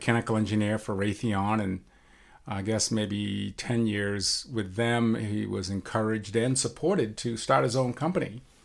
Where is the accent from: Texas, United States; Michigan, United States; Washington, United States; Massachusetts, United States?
Massachusetts, United States; Duxbury; Certainly. I am from Duxbury. I am the oldest of six.